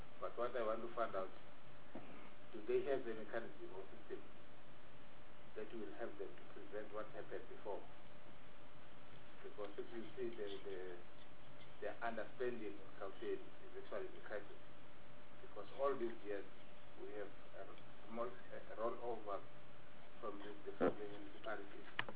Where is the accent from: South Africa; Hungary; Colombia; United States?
South Africa; Ekurhuleni, Gauteng; Not because I'm coming from Ewuruleni, even Chairperson.